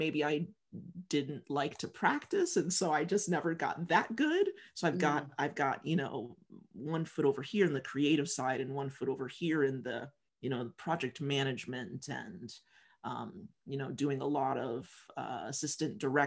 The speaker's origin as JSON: {"language": "English", "country": "United States", "tie": "born or raised there", "said": "as a Black woman growing up in the United States and growing up with my family in particular"}